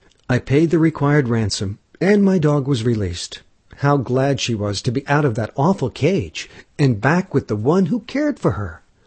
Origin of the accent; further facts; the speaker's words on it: California, United States; As a boy growing up in California, I had a small dog.